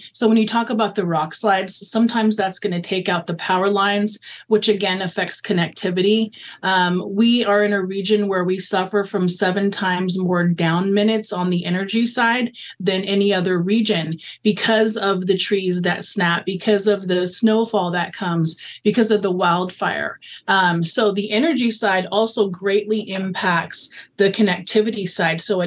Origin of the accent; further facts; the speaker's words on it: Anchorage, Alaska, United States; also born or lived in Los Angeles; now in Humboldt County, United States; I was born here, but I was raised in Anchorage, Alaska. And then I lived in LA for 13 years. And I came back to the reservation